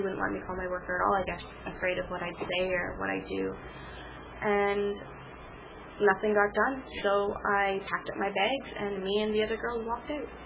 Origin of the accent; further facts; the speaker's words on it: Toronto, Ontario, Canada; this was Keswick I was in, and I'm from Toronto.